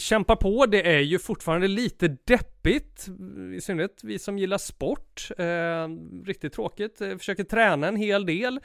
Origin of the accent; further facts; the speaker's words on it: Sweden; jag måste säga det, som svensk är det ju tidernas ögonblick, idrottsögonblick, när Ravelli tar straffen.